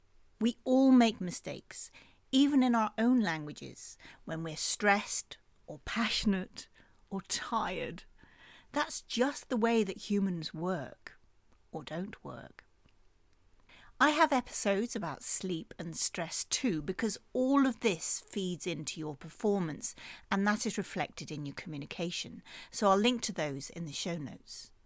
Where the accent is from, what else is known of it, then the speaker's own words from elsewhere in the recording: United Kingdom; Just because I'm British, that doesn't mean that I'm entitled to insist that my version is the only pure version on the planet.